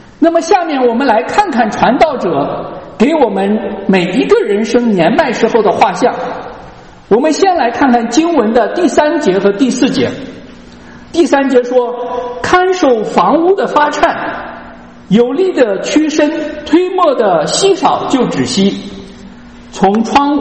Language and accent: Chinese; Henan, China; 我小的时候在河南的老家啊，我们家那个老房子就有一个石磨